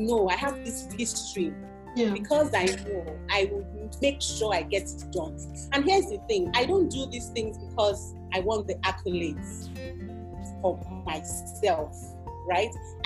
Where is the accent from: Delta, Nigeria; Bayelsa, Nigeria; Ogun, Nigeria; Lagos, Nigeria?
Delta, Nigeria; Warri; I grew up in Warri, right?